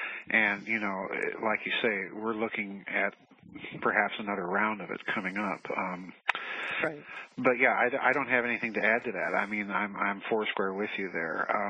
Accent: Midwest, United States; I'm from the Midwest. And, you know, I've driven all over the Midwest from Texas to Wyoming and Montana and so on and so forth.

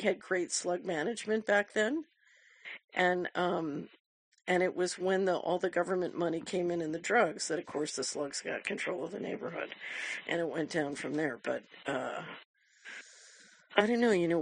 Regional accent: Philadelphia, Pennsylvania, United States; I grew up at 48th and Larchwood in West Philadelphia.

